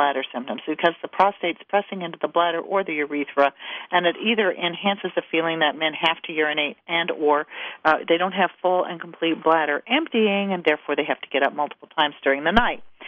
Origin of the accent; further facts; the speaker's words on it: Midwest, United States; I always say I'm from the Midwest.